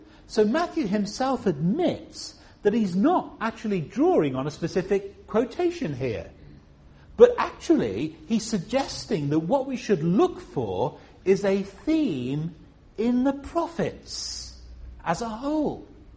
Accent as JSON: {"language": "English", "town": "Liverpool", "region": "North West England", "country": "United Kingdom", "tie": "born or raised there", "accent": "Scouse", "said": "I don't speak with a Scouse accent very much now, although people who are from Liverpool, I was born and brought up in Liverpool, but people who are from Liverpool can still hear a faint Scouse twang in my voice."}